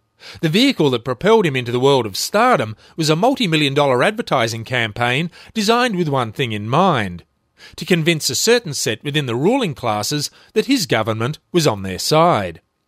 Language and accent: English; Tasmania, Australia; Certainly not the most powerful union in Tasmania, the CFMEU. The leaders of this union, in my home state, are up to their armpits in the trough with Lennon and his mates.